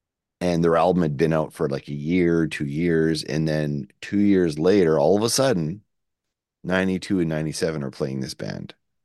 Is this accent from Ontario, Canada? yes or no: no; Shediac, New Brunswick, Canada; That's not where we're from. We're actually from Shediac, but anyway.